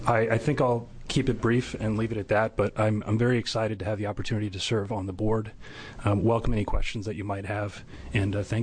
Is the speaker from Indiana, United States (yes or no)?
no; Medford, Oregon, United States; I'm a native Oregonian, a diehard Oregonian. I was born and raised here. And growing up in Medford